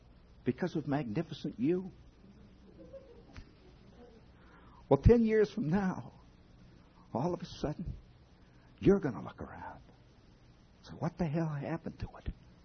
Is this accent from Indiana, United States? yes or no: yes; Indiana, United States; And then I have to admit that I come from the Midwestern equivalent of New Jersey. Indiana makes New Jersey look like Palm Beach.